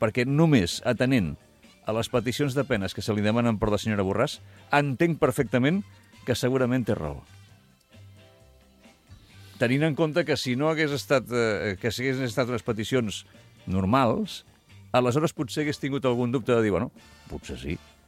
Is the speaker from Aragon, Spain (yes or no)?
yes; Zaragoza, Aragon, Spain; born there; Sí, que on jo vaig néixer.